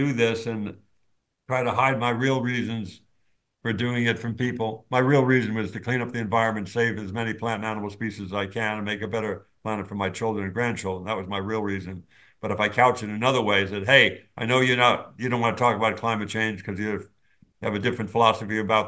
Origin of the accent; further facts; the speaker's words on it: Los Angeles, California, United States; It started at the earliest age growing up in Los Angeles in the San Fernando Valley.